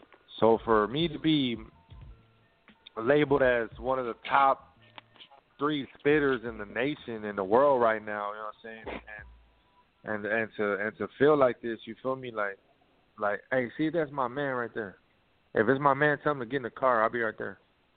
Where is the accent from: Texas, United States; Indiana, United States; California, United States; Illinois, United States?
Texas, United States; Corpus Christi; I'm like, yeah, hell yeah, I'm from Corpus and shit.